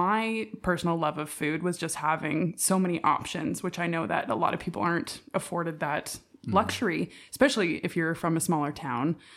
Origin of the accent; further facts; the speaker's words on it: British Columbia, Canada; And growing up in the Lower Mainland, we did have the benefit of being kind of in this cultural mosaic